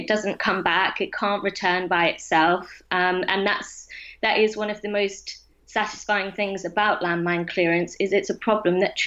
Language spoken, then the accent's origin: English; Scotland, United Kingdom; So I grew up in Scotland